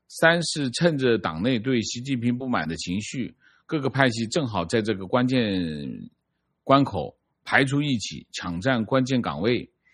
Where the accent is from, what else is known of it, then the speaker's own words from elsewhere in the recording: Guangdong, China; accent: Cantonese; 我们广东话叫牙忍，